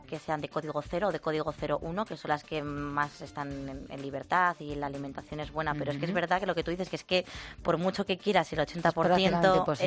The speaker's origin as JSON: {"language": "Spanish", "town": "Valladolid", "region": "Castile and León", "country": "Spain", "said": "Yo soy de Valladolid"}